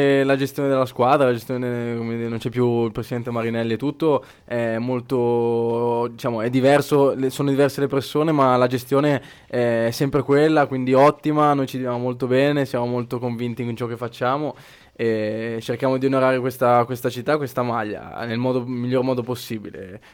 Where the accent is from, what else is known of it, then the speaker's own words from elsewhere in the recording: Savona, Liguria, Italy; born there; io sono nato a Savona, meglio per te Ligure, un po' vicino, un paese vicino.